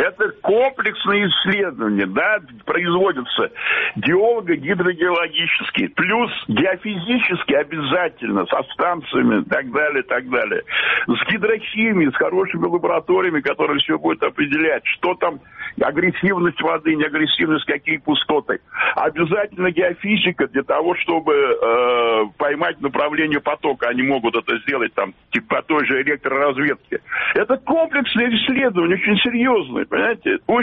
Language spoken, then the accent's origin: Russian; Belarus; мы, блин, белорусы